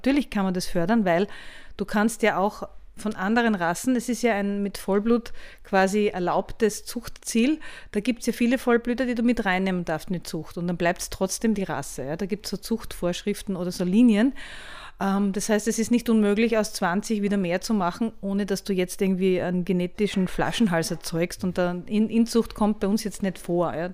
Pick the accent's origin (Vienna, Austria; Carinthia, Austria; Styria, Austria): Styria, Austria; Graz; Eigentlich war ich ursprünglich Grazer, also bin ich Grazer ursprünglich.